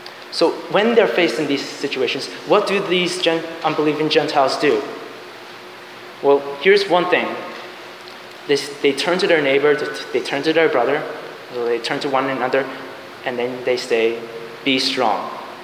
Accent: Massachusetts, United States; now in Troy, United States; I actually wanted to stay close to home. I'm from the from Massachusetts. I would rather go to school someplace close.

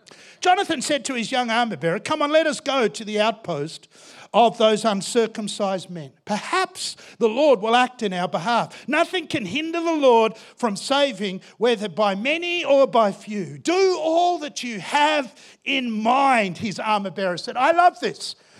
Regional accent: Yorkshire and the Humber, United Kingdom; I always tell people I love this name in the Bible because I'm a Yorkshire boy. And who knows that Yorkshire boys love their mashed potatoes.

